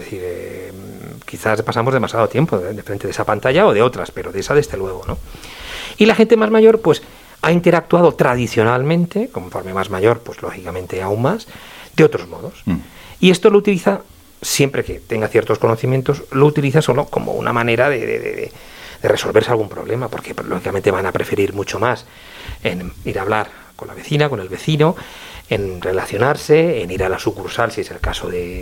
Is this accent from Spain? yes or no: yes; Valencian Community, Spain; Soy valenciano, sí.